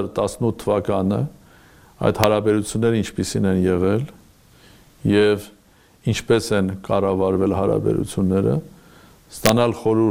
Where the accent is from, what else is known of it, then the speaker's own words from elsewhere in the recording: Armenia; ես Սփյուռքում ապրող հայաստանցի եմ եւ Հայաստանում ապրող ինչ որ իմաստով նաեւ սփյուռքահայ եւ քանի որ կյանքիս կես ապրել եմ դրսում եւ ոչ միայն Բրիտանիայում այլ տարբեր երկրներում